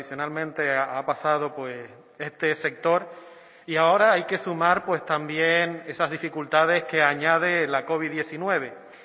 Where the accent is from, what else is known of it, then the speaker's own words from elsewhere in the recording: Valle Gran Rey, Canary Islands, Spain; con el presidente de la cofradía de mi pueblo en Valle Gran Rey